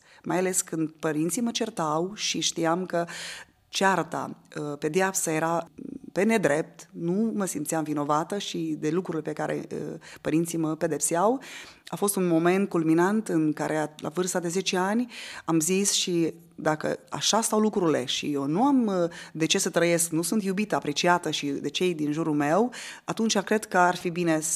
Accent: Iași, Iași County, Romania; moved away as an adult; când aveam 21 de ani, părinții mei, împreună cu toată familia, s-au retras în zona Banatului, am venit din Iași, ne-am mutat în Banat. Eu am făcut școala la Lugoj, apoi m-am transferat la Timișoara cu serviciu.

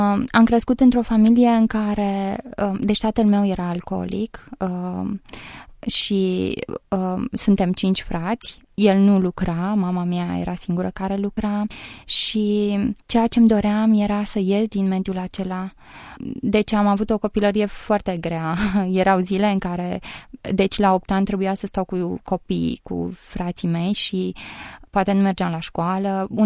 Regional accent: Pitești, Argeș, Romania; În orașul din care sunt. Sunt din Pitești.

